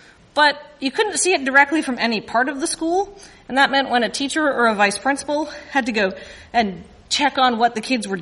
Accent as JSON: {"language": "English", "country": "Canada", "said": "Being Canadian, I'm going to Stuart McLean this shit, which means I have notes, and I'm going to read from notes."}